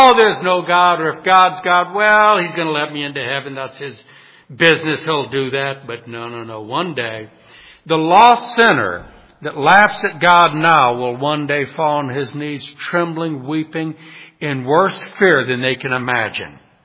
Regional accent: New Orleans, Louisiana, United States; Growing up in New Orleans, I remember one day I rode my bicycle over to Steve Monroe's house

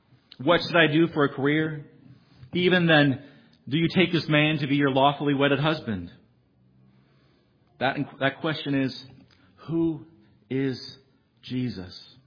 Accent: California, United States; because, you know, I'm from California.

